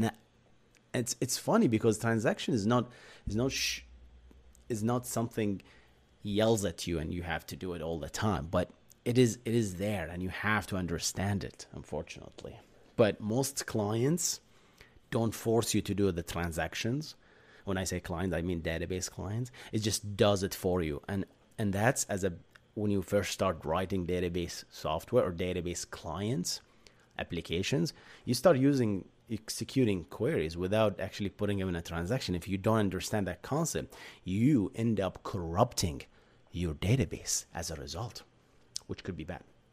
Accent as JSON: {"language": "English", "country": "Bahrain", "moved": "yes", "lives_now": "United States", "said": "And yes, I am from Bahrain. Yes, originally. I moved to the state 2015."}